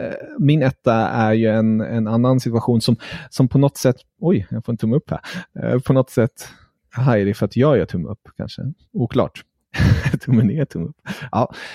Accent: Germany; som tysk måste jag ändå följa min tyska linje här.

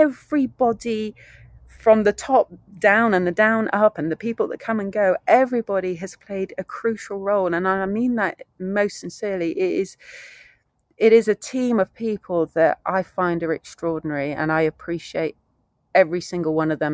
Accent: England, United Kingdom; moved away as an adult; also born or lived in United States; America was really America. It was not a place that I really threw myself into. I realize I'm really an English country girl. I love being in this green, beautiful country that we have.

